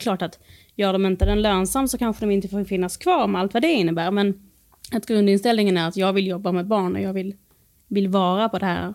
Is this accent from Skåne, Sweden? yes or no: yes; Skåne, Sweden; Så jag satt faktiskt hemma i Skåne i oktober. Det var nästan ett halvår innan vi köpte hus här.